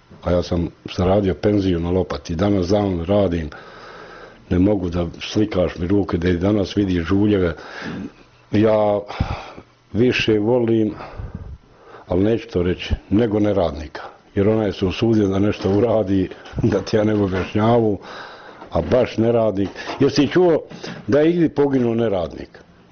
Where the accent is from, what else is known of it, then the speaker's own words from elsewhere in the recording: Jasenova, Republika Srpska, Bosnia & Herzegovina; Pa znaš, ja sam ošao odavle iz Srebrenice, da kažem iz Srebrenice, pošto je Srebrenica poznatija nego Jasenova.